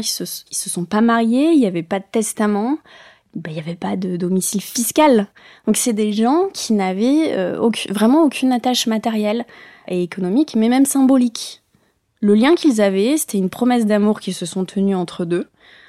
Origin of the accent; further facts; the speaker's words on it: Basque Country, Spain; also born or lived in Bayonne, France; Moi, je suis native de Bayonne, mais après, on a vite gravité Pays Basque, mais côté espagnol, donc on est passé à l'autre côté de la frontière. Et puis, en fait, s'en suivent 30 déménagements.